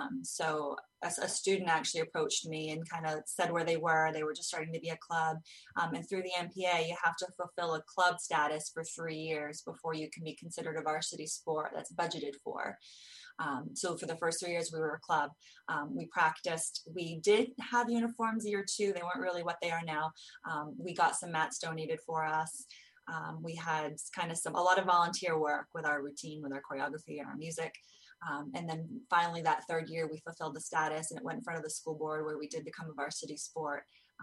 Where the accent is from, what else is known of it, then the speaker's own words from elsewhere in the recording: Belfast, Maine, United States; I'm from Belfast originally. I then moved away towards Winter Harbor, Goldsboro area. I went to Sumner High School